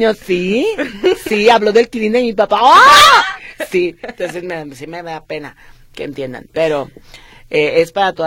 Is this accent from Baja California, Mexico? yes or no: no; Guadalajara, Jalisco, Mexico; Como una tapatía, tengo todo el repertorio que puede uno tener.